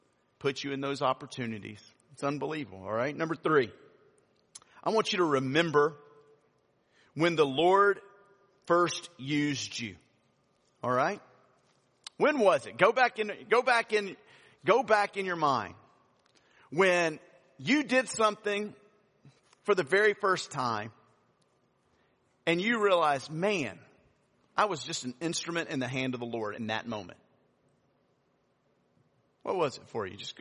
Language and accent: English; Louisiana, United States; my family is from Mississippi. I grew up in Louisiana. I went to school in Arkansas.